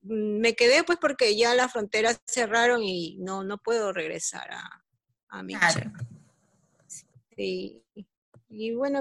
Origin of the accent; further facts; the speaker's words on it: Lima, Peru; yo nací en Lima y ya tengo la influencia urbana.